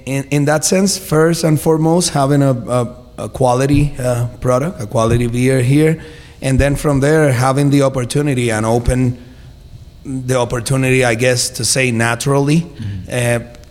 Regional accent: Puerto Rico; I grew up in the Caribbean. You know, I'm from Puerto Rico, grew up in Puerto Rico.

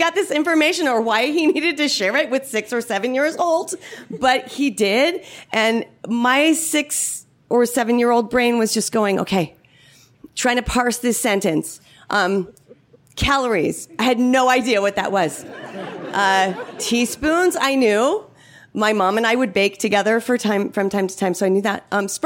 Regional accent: Palo Alto, California, United States; So, growing up in Palo Alto, California in the 70s, was pretty idyllic for me.

